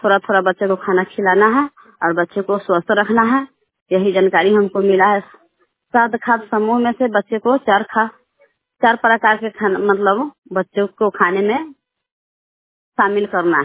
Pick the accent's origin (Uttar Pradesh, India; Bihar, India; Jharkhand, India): Bihar, India; Jafrabad; मैं जफराबाद के रहने वाली हूँ, सरैया पंचायत से बोल रही हूँ